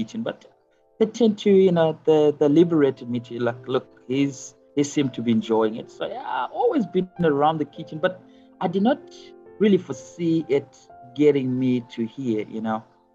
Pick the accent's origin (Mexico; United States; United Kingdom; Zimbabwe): Zimbabwe; Born and bred in Zimbabwe.